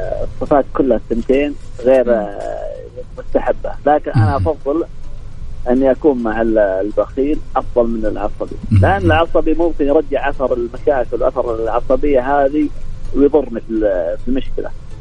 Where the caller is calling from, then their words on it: Najran, Najran Province, Saudi Arabia; أنا أكلمكم من نجران.